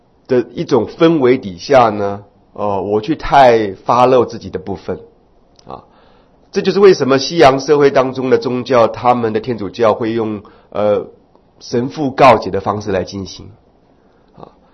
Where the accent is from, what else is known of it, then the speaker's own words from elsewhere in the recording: Taiwan; 大家都会认为我是外省人，不会知道我是台湾人